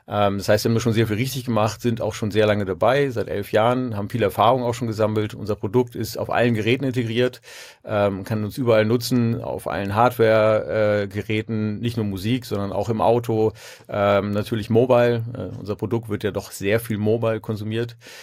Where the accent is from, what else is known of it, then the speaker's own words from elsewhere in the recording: Hamburg, Germany; ich bin gebürtiger Hamburger und irgendwie hier immer hängen geblieben. Ist jetzt auch nicht die schlechteste Stadt der Welt.